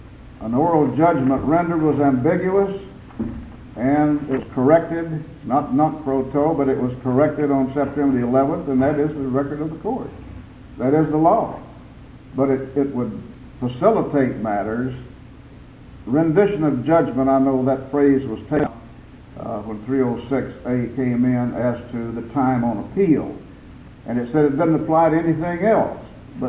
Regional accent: Bernie, Texas, United States; from Bernie, Texas, up here representing Mr. Perry Logan.

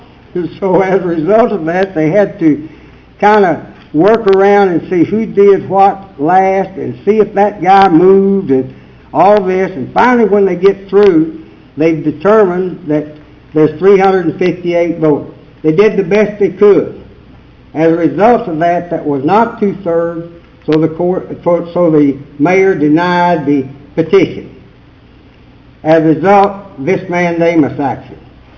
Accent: Seven Points, Texas, United States; I'm from the City of Seven Points, the city attorney. I'm from Henderson County.

